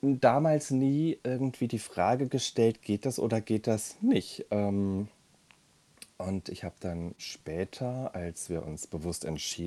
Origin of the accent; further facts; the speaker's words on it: Hesse, Germany; ich komme aus Deutschland, das ist so die Richtung Frankfurt